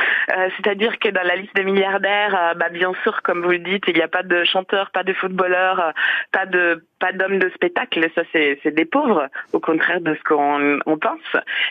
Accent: Italy; French is a second language; Et donc il y a des parties que j'ai écrites et qui regardent aussi le fait que je suis italienne

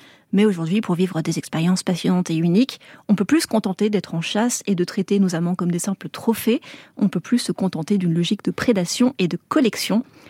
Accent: France; quand on est français et blanc, on se rend pas forcément compte d'à quel point ces fantasmes ethniques ou nationaux sont blessants. Nous, on est associés au libertinage et à des French lovers

